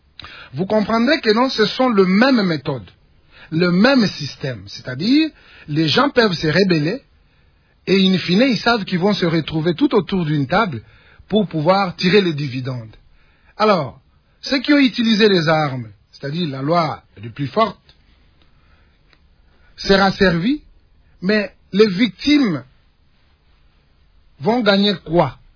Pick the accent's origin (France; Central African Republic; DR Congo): DR Congo; Mais nous-mêmes, en tant que Congolais, nous avons des cadres.